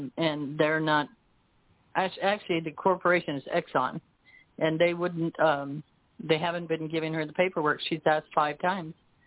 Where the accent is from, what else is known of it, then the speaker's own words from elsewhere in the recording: Alice, Texas, United States; Oh, I'm from Alice, Texas.